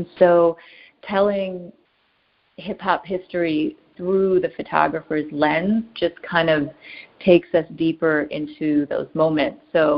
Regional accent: Detroit, Michigan, United States; Yeah, I grew up, you know, I grew up in Detroit, and our version of that was a place called Northland Skating

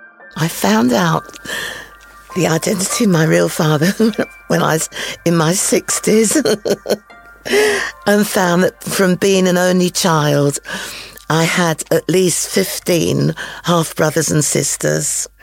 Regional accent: England, United Kingdom; They weren't used to people who'd been born and brought up in England having, you know, my colour skin.

